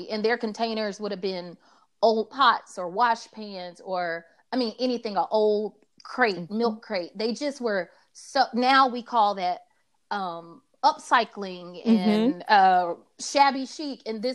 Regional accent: Atlanta, Georgia, United States; I grew up in Atlanta during the week

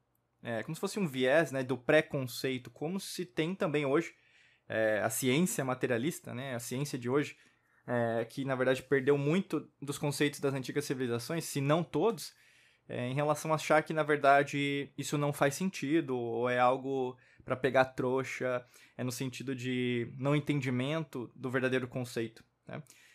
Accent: Brazil; Eu sou brasileiro, nasci brasileiro nessa existência. Então basicamente eu tenho uma raiz latina.

